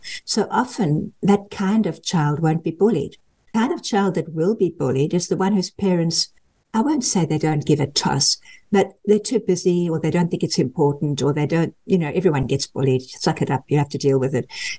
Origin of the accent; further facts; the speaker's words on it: South Africa; we grew up in South Africa where sport is a very high part of your acceptance in the culture.